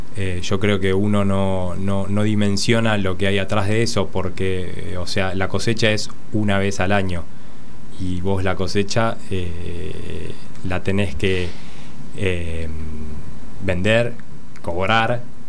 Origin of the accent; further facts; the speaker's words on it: Villa Devoto, Buenos Aires, Argentina; Nací en Devoto también y pasé mi infancia en el Copelo, mismo colegio.